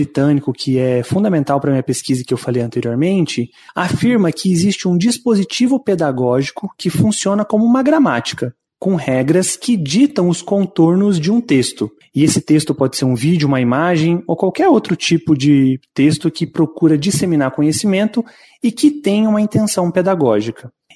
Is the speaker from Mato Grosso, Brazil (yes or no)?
no; Londrina, Paraná, Brazil; now in Vaiporã, Brazil; eu tenho 34 anos e eu sou natural de Londrina. Atualmente eu resido em Vaiporã